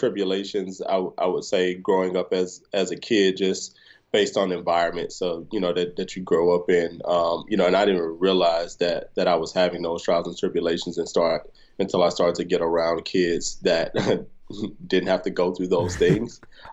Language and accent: English; Chattanooga, Tennessee, United States; And so, growing up in Chattanooga was cool, man.